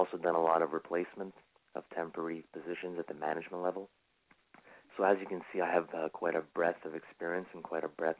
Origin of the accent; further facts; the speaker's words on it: Montreal, Quebec, Canada; also born or lived in Zagreb, Croatia; including my hometown, Montreal, Quebec, also Southeast Florida, Manhattan, New York, Santo Domingo, Dominican Republic, or my native land of Zagreb, Croatia.